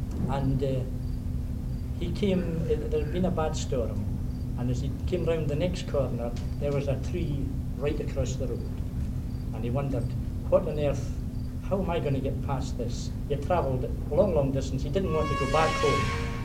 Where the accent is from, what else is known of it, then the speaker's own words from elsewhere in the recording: Fort William, Scotland, United Kingdom; Well, I come from Fort William in Scotland, which is 120 miles north of Glasgow.